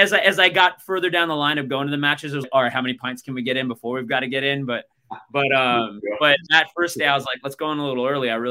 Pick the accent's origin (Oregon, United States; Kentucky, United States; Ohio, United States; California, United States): California, United States; Los Angeles; growing up in the Los Angeles area where, you know, Staples Center is so far removed from the center of Los Angeles, you know, and there was no stadium in the town I grew up in.